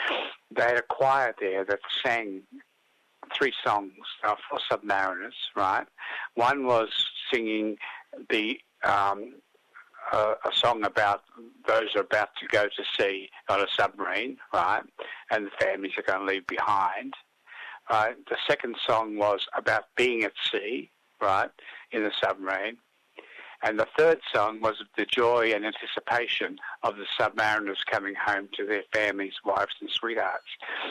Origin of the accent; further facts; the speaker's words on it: Australia; Look, I'm from Australia. I talk a little bit of Polish, I talk a little bit of English, and I talk a lot with my hands.